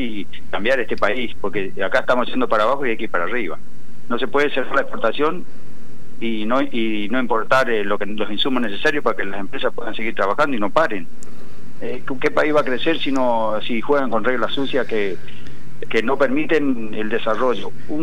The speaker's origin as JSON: {"language": "Spanish", "town": "Avellaneda", "region": "Santa Fe", "country": "Argentina", "said": "De Avellaneda, Santa Fe."}